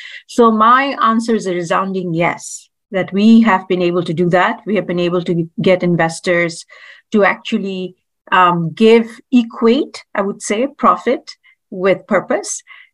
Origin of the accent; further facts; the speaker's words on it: Bangladesh; And of course, I'm originally from Bangladesh. And this is all kind of doing all this for home.